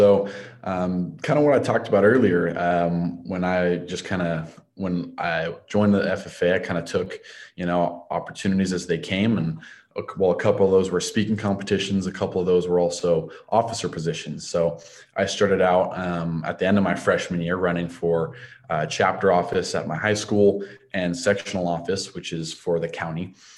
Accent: Templeton, California, United States; I'm from Templeton, California

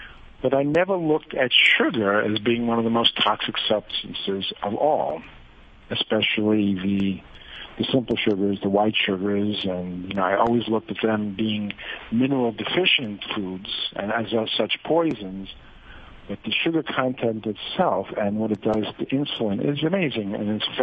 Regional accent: New York, United States; moved away as an adult; I'm from New York, but originally, but I've been here 21 years, and it's basically against my religion to even think about going back to the United States for a minute.

